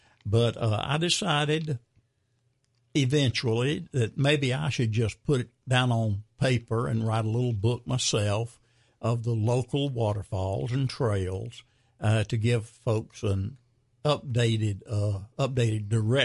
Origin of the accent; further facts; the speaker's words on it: Anderson, United States; born there; I was born in Anderson.